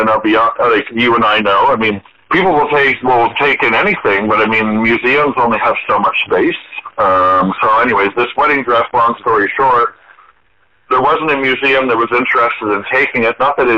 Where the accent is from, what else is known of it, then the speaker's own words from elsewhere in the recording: Barrie, Ontario, Canada; also born or lived in Montreal; I'm originally from, I grew up in Barrie, but I was born in Montreal.